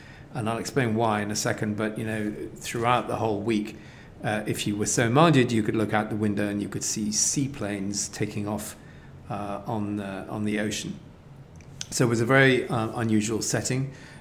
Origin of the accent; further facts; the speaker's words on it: United Kingdom; I'm British